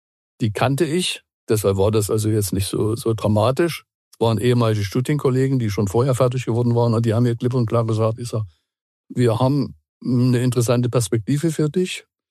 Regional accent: East Germany, Germany; Und ich bin in der DDR aufgewachsen als junger, überzeugter Pionier, später FDJ.

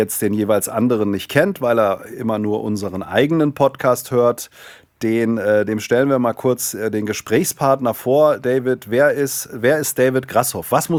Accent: Hesse, Germany; Ich komme aus dem Rhein-Main-Gebiet, Darmstädter Ecke.

